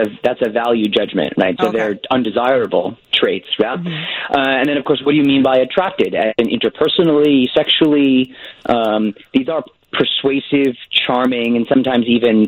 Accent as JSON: {"language": "English", "region": "Connecticut", "country": "United States", "tie": "born or raised there", "also_born_or_lived": "White Plains", "lives_now": "Australia"}